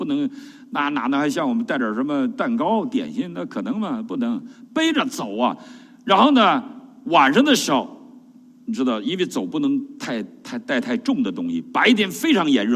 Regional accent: China

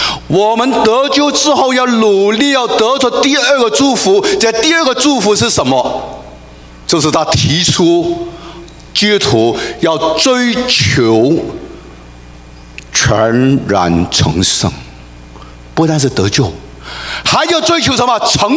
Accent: Hong Kong; born there; 我们生在香港，英国殖民地，

